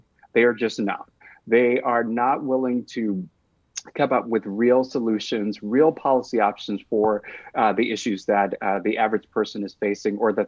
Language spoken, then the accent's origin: English; Texas, United States; in states like Ohio, in states like my home state of Texas, because they are not a serious governing party for them.